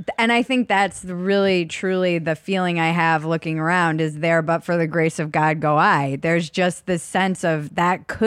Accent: Minnesota, United States; I moved all over, but I went to high school in a suburb outside of Minneapolis.

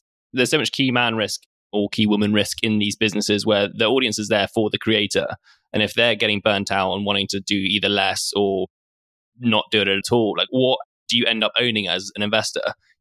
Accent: United Kingdom; as a Brit

